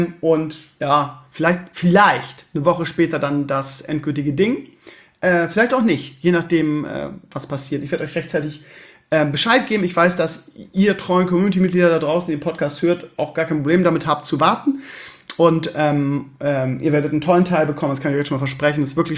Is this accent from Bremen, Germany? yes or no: yes; Bremen, Germany; Man ist ja Kummer gewohnt als Bremer.